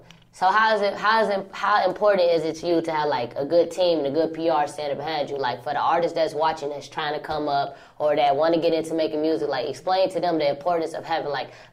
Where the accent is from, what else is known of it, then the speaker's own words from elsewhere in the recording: Chicago, Illinois, United States; You know I'm from Chicago, I fuck